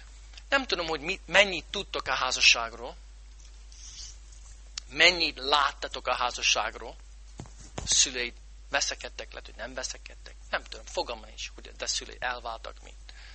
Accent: St. Louis, Missouri, United States; Hungarian is a second language; én Amerikában nőttem fel, és Magyarországon, Békés megyén, egy kis faluban, kis városban, én egy 2 millió fős városban nőttem fel, Szent Louisban.

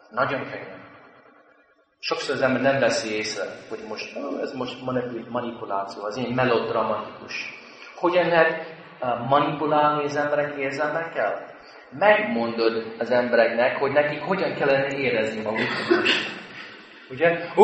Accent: United States; Amikor én felnőttem Amerikában, mindig jöttek új számok a 70-80-as években.

